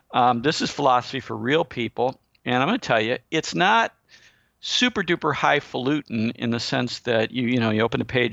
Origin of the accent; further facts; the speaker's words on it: Missouri, United States; he's from Arkansas, and I'm from Missouri. So we're from the same general region in the United States.